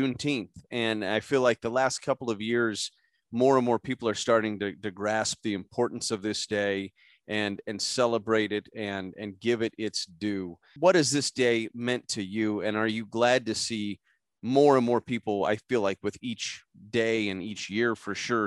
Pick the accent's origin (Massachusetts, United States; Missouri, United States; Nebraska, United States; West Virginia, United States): Nebraska, United States; Omaha; I grew up just outside of Omaha, so going to Rosenblatt and now TD Ameritrade Park was like, that was a big thing for me growing up.